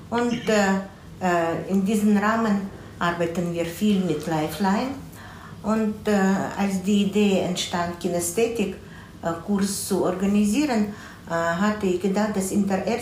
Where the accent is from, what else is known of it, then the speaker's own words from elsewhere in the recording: Chernivtsi, Chernivtsi Oblast, Ukraine; Na, ich bin aus Czernowitz